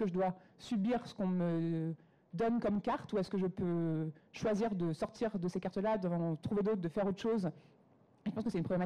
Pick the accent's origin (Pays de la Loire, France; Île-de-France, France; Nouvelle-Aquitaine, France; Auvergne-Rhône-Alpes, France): Île-de-France, France; Paris; moi je suis parisienne, je suis née dans Paris, je grandis dans Paris, je vis dans Paris.